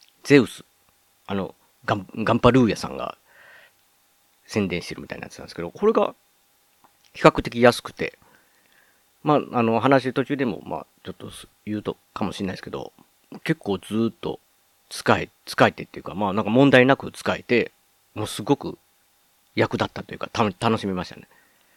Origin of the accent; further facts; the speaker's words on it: Osaka, Japan; 僕、大阪出身、だって出身で大阪に住んでるんですけど